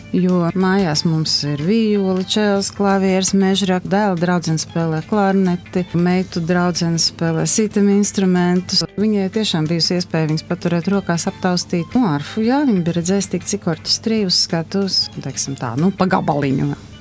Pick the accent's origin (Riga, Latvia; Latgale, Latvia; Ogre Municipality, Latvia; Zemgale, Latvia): Ogre Municipality, Latvia; Es jūtos lauku bērns, es esmu uzaugusi vecvecāku mājās Ogres novadā.